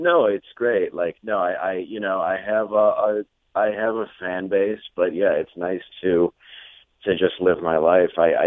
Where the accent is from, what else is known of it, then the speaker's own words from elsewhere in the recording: Grosse Pointe Woods, Michigan, United States; I actually grew up in Grosse Pointe Woods area.